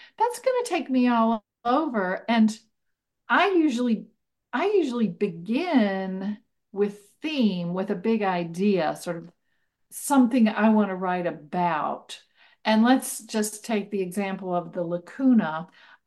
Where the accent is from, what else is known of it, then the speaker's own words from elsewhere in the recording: Appalachia, United States; I feel like the things that are important to me as an Appalachian probably transfer, probably are important to people from all over the place.